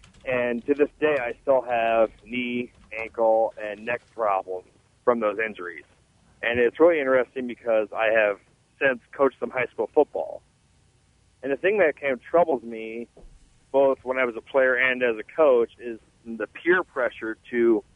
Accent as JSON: {"language": "English", "region": "Iowa", "country": "United States", "said": "Well, I'm from Northeast Iowa originally"}